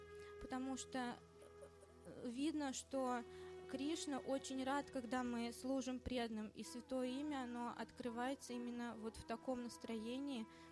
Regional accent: Samara, Samara Oblast, Russia; Я из Самары вообще.

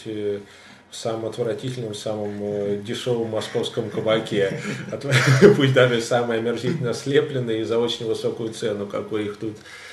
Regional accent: Moscow, Russia; now in Japan; Я как москвич прекрасно знаю всю эту кухню.

